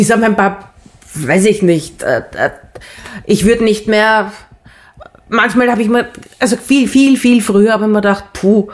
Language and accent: German; Vienna, Austria; Mein Bruder ist 2,5 Jahre jünger und wir sind am Stadtrand von Wien aufgewachsen, dort, wo wirklich nichts mehr war. Also im 19. Bezirk, aber in den Weinbergen hinten drin, neben einem Heurigen.